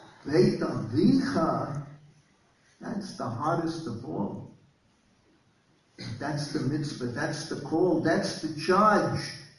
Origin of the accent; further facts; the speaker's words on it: Bronx, New York, United States; You grew up, I grew up in the Bronx. Whenever I meet someone from the Bronx, it's a chatredo, you shake it. Talk about the old Bronx.